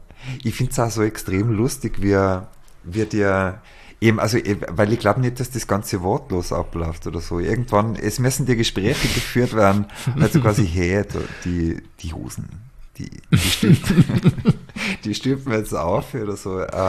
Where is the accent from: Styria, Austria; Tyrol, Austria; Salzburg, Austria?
Tyrol, Austria; ich bin in der Nähe von Kitzbühel aufgewachsen